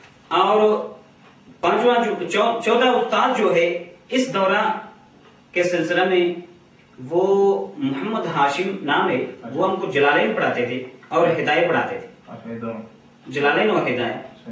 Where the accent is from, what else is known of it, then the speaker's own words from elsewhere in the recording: Chitral, Khyber Pakhtunkhwa, Pakistan; also born or lived in Peshawar; ہم اصل میں پیچھے چترال کے رہنے والے ہیں، بہت آسا سے پشاور میں رہتے ہیں.